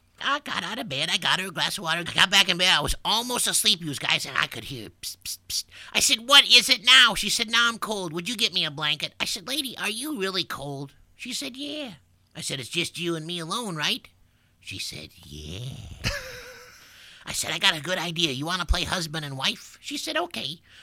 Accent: Brainerd, Minnesota, United States; Well, I'm from Brainerd, Minnesota. Population 11,750.

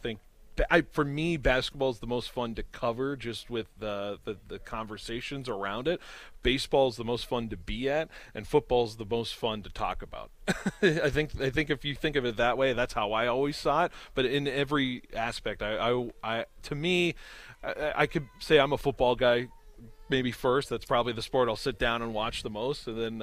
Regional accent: Brentwood, California, United States; that was the one Bay Area holdover for me growing up in the East Bay, out in Brentwood, California, was where I was up.

